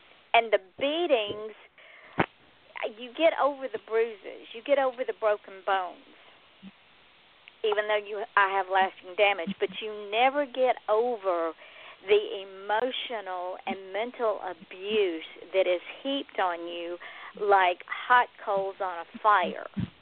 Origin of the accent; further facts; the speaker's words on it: Georgia, United States; because I was raised in Georgia and you just didn't do that.